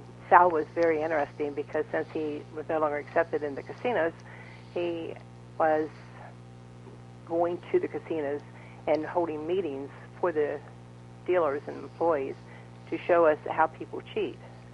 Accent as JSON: {"language": "English", "town": "Cincinnati", "region": "Ohio", "country": "United States", "said": "I'm originally from Cincinnati, Ohio."}